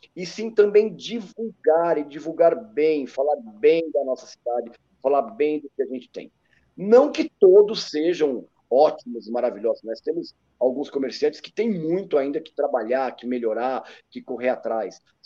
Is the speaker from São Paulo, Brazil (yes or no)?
yes; Guarulhos, São Paulo, Brazil; Eu sou guarulhense, nasci aqui no Estela Maris, então estou há 48 anos aqui na cidade, meus pais daqui. Então, eu sou o guarulhense da gema, né? Literalmente.